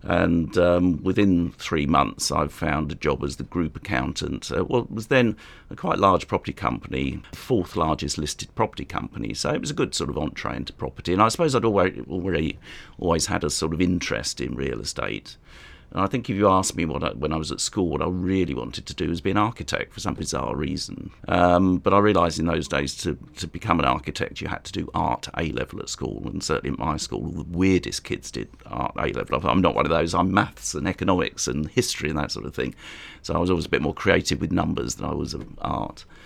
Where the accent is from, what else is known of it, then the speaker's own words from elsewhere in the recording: London, United Kingdom; I was born here in London, the East End of London. I was born in Dalston, brought up in Hackney, and went to school in Hackney.